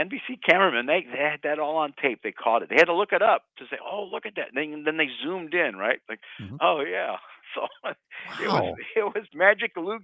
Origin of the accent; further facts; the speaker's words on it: Beloit, Wisconsin, United States; And I'm from Beloit, man.